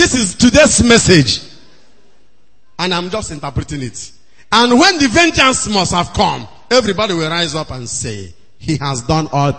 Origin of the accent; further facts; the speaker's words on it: Nigeria; I am not from Niger Delta. I am from Igbo land.